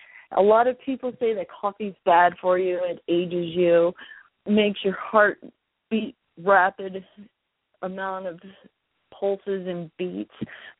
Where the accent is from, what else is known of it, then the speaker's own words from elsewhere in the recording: Louisiana, United States; now in Louisville, United States; I'm from South Louisiana, and I've only lived up here since 2006-ish.